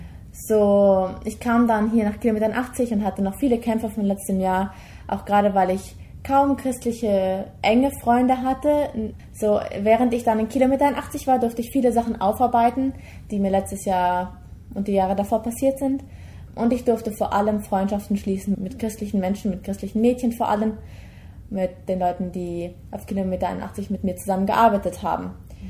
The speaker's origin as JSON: {"language": "German", "country": "Germany", "said": "ich komme aus Deutschland. Meine Wurzeln mütterlicherseits habe ich allerdings in Paraguay."}